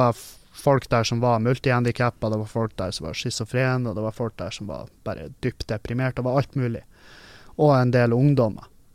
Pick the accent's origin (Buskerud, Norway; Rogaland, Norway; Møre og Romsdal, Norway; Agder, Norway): Møre og Romsdal, Norway; Halsa; og hjemme på Halsa, så det, vi bruker tre ord